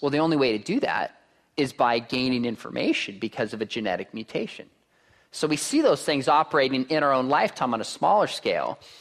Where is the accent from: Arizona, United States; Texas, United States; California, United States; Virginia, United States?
Texas, United States; Richardson; born there; Must be a Texas thing. I was born in Texas. Dallas, Richardson, baby.